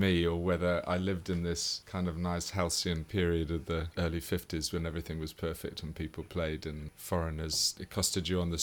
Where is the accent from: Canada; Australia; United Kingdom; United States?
United Kingdom; Oxford, South East England; born there; also born or lived in Singapore; I was born in Oxford.